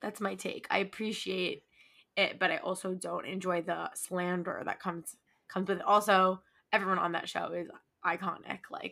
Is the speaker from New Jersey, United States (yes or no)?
yes; New Jersey, United States; I will say that, like, okay, I grew up in North Jersey.